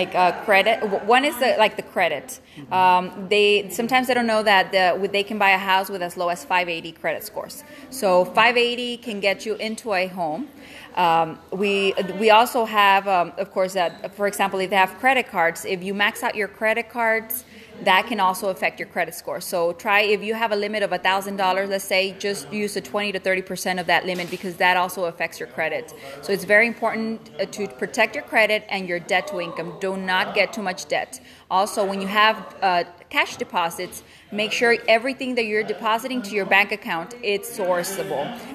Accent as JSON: {"language": "English", "town": "Edinburg", "region": "Texas", "country": "United States", "tie": "born or raised there", "also_born_or_lived": "San Juan", "said": "I was born in San Juan, but I lived all these years in Edinburgh. So I went to school in Edinburgh and graduated from Bobcats."}